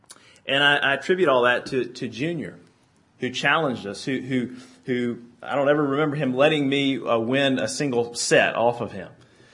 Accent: Elkin, North Carolina, United States; Well, growing up in Elkin, North Carolina, the home of the Buckin' Elks, my favorite sport was tennis.

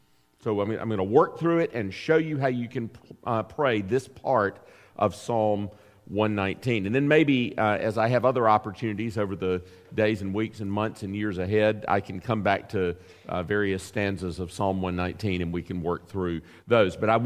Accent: the South, United States; I'm a Southerner, right?

